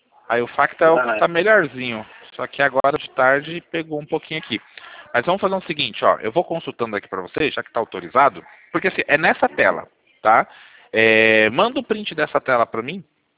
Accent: São Paulo, Brazil; also born or lived in Taboão da Serra; now in Sorocaba, Brazil; eu sou de São Paulo, né? Só que eu já fui para Guarulhos pegar material também. Eu morava na época, hoje eu moro em Sorocaba, eu morava na época lá no Taboão da Serra.

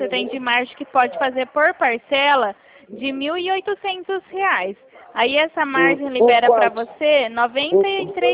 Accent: São Paulo, Brazil; o meu telefone vai ser DDD 18, que eu sou aqui de São Paulo, tá? Sou paulista.

